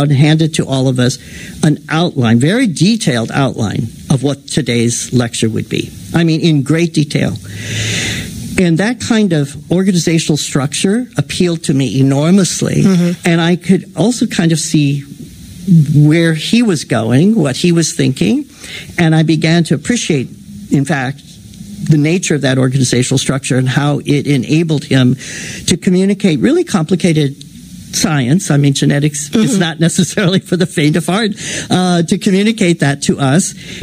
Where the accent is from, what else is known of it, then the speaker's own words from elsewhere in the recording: Peoria, Illinois, United States; So I'm from Peoria, Illinois. I lived in central Illinois for the first 30 years of my life.